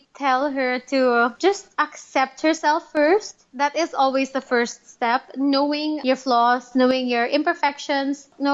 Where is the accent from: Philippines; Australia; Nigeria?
Philippines; I'm actually Filipino. I'm also married to another Filipino. I've been here in the Philippines my whole life. I've lived here since forever.